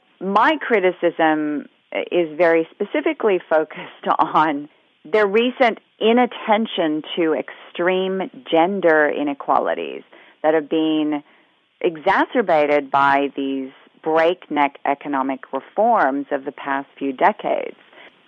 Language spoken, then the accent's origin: English; United States; I'm an American with a Chinese-American mother, and my mother raised me speaking Chinese.